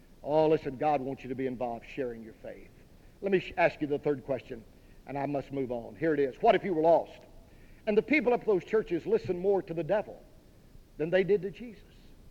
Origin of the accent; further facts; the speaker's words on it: Texas, United States; Now, where I was raised in Texas, they don't say tired. They say tarred.